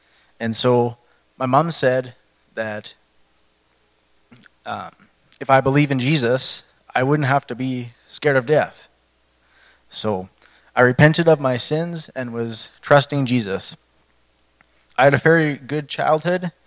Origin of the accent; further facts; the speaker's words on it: Melfort, Saskatchewan, Canada; also born or lived in Niger; I spent most of my life growing up in Melfort, Saskatchewan. The last 3 years has been in this area. And for 2 years, I grew up in Niger because my parents were missionaries for a few years